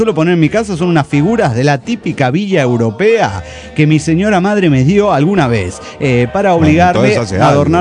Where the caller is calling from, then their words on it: Chihuahua, Mexico; de Chihuahua, México.